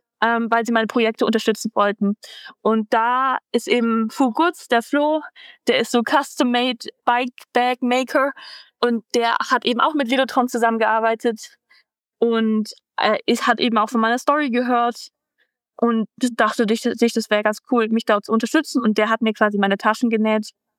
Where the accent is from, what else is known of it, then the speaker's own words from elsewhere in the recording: Tübingen, Baden-Württemberg, Germany; ich komme auch aus Tübingen